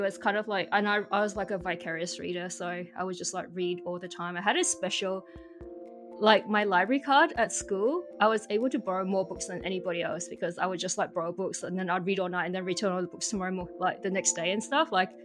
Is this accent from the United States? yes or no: no; Christmas Island, Australia; And I grew up in Australia, but it's a little bit more than that. I like to be specific. I grew up on a tiny island called Christmas Island. And so that's like super tiny. So coming from just like a really small island where I think there was probably about 1,500 people when I was growing up